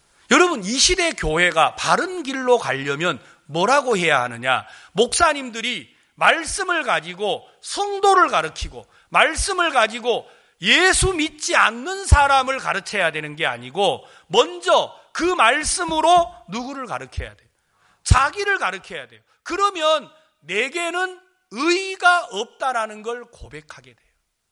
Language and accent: Korean; Jeolla, South Korea; 저는 고향이 전라도예요.